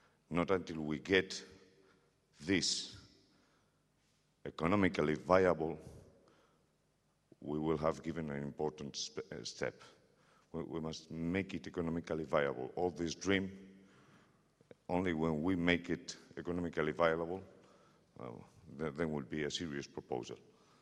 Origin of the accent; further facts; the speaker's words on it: Bilbao, Basque Country, Spain; English is a second language; Hello, everybody. … from Bilbao in the Spanish Basque Country